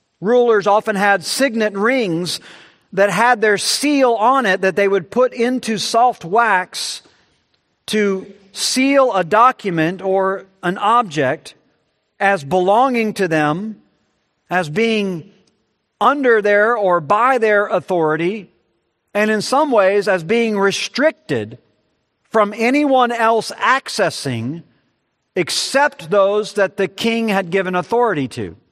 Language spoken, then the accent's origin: English; Gulf Coast, United States; I lived through those as a child growing up on the Gulf Coast